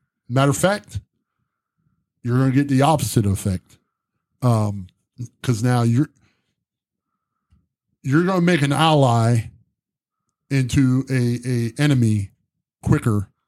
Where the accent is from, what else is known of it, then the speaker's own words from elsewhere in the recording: United States; I tell people, I am unapologetically American.